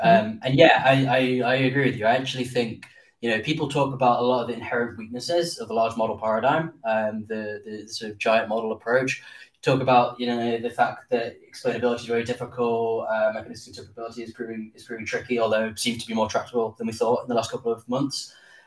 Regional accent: England, United Kingdom; of course I'm English

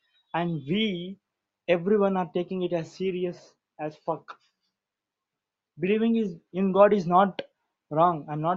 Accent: India; I'm from India.

